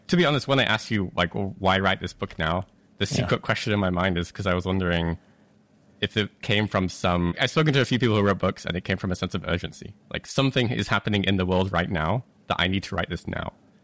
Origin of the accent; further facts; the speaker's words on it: United Kingdom; I'm British. I have to be.